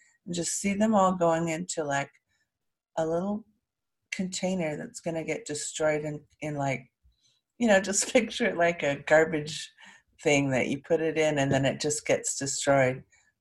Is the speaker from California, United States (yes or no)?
yes; California, United States; send some extra healing to my home state, California.